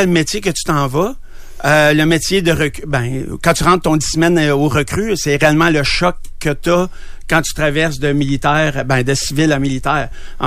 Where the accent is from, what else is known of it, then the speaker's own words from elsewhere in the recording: Quebec, Canada; accent: Quebec French; mon accent québécois